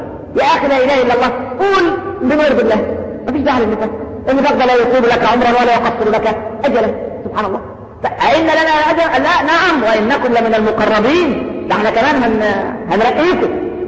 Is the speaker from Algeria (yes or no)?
no; Egypt; يا لو كان الحاوي ده لو عندنا في مصر.